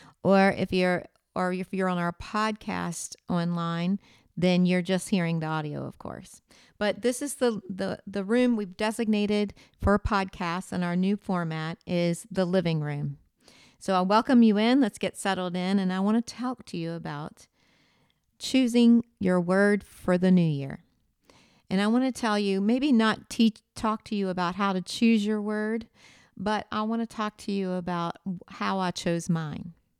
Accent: United States; I'm from Virginia, North Carolina line, Eastern Seaboard.

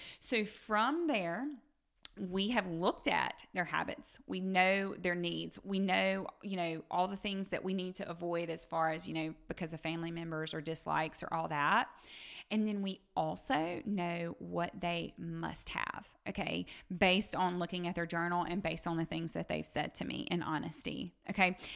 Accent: the South, United States; I personally don't know if I'd be able to do anything different, but because I am from the South, but you see what I'm saying.

